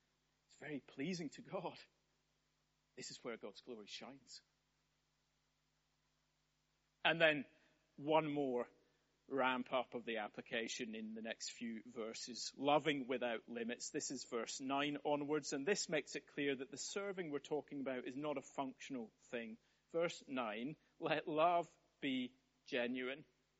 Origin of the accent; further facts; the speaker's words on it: Scotland, United Kingdom; I'm Scottish. We only do that sort of thing as an illustration where I come from.